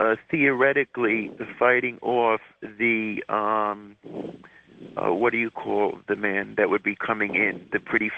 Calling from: Toronto, Ontario, Canada; from Toronto.

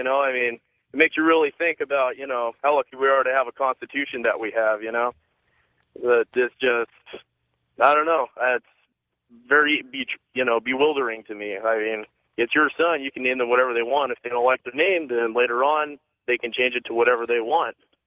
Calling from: San Bernardino, California, United States; Hi, this is … I'm calling from San Bernardino, California.

